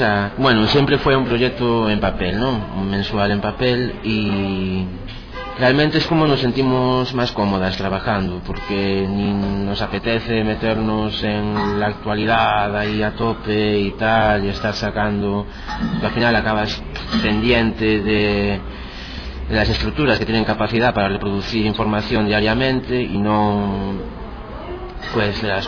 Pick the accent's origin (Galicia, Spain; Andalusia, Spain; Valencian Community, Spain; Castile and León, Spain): Galicia, Spain; Bueu; born there; Nací en Bueu, una villa...